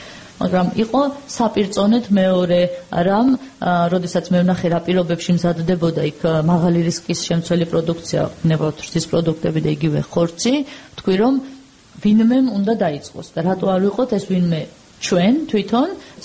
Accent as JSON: {"language": "Georgian", "region": "Tbilisi", "country": "Georgia", "tie": "born or raised there", "said": "მე თბილისიდან, თბილისში დავიბადე, გავიზარდე და აქ ცხოვრობდი, აქაც მქონდა და მაქვს ბიზნესი, წავედი რეგიონში"}